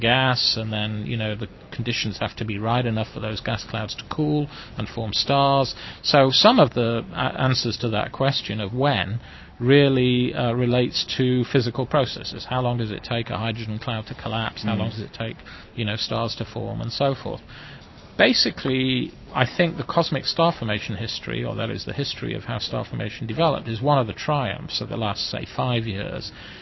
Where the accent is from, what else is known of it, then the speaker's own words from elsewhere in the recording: Wales, United Kingdom; So I was brought up in Wales, and there was a public library